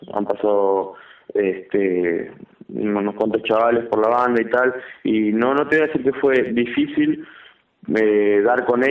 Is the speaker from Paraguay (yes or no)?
no; Argentina; solamente me llaman argentinos, parece que tenía una especie de imán con la gente de mi pueblo